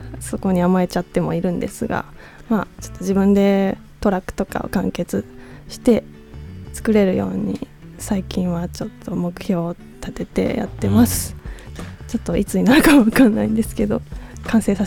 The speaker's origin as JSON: {"language": "Japanese", "region": "Kochi", "country": "Japan", "tie": "born or raised there", "moved": "as an adult", "lives_now": "Tokyo, Japan", "said": "そうですね、高知で、はい。でそれから、まあ、1年半ちょっと前に、東京で音楽活動やってみたいなと思って上京してきました、うん、そんな感じですね。"}